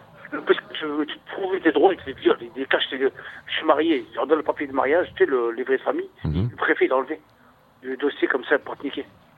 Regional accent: France; je suis français, je parle chinois.

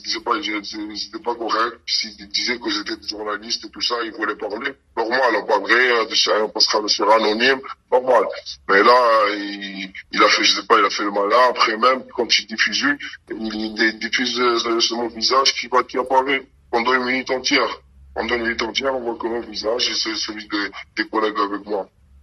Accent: Algeria; Même pour le renvoyer chez nous en Algérie, ils veulent pas.

